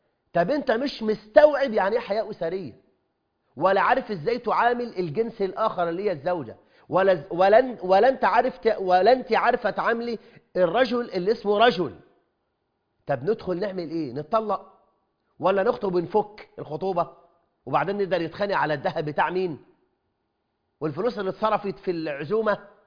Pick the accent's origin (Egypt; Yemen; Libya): Egypt; عندنا في مصر